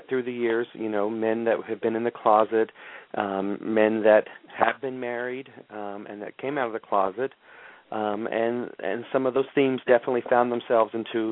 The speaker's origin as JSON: {"language": "English", "region": "Texas", "country": "United States", "tie": "born or raised there", "moved": "as an adult", "lives_now": "New York, United States", "said": "I moved to New York when I was 18 from Texas. Grew up in a very religious family, Southern Baptist boy in Texas."}